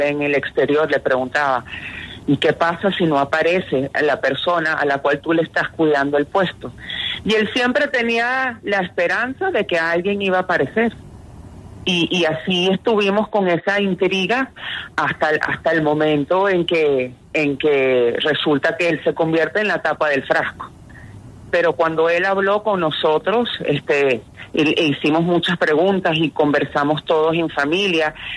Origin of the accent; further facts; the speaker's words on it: Venezuela; para sentirnos todos incluidos, porque todos somos venezolanos.